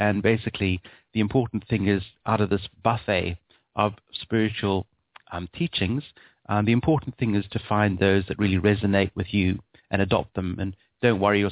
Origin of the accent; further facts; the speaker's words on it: Zimbabwe; also born or lived in London; now in Perth, Australia; after growing up in Zimbabwe, I lived in London, where, of course, there's far more access to teachings and books and what have you. And then I subsequently moved to Australia in 1998